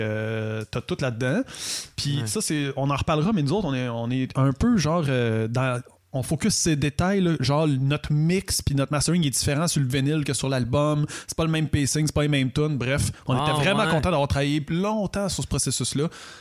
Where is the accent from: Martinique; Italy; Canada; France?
Canada; Quebec; je viens du West Island. Puis dans le West Island, tu sais, on était vraiment une minorité de Québécois